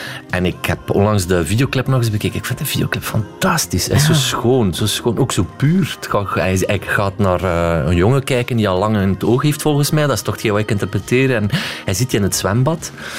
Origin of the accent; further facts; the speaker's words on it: Stekene, East Flanders, Belgium; Stekenen. Ik ben afkomstig van Stekenen. Ze noemen dat messenvechters, vlakbij de grens van Nederland.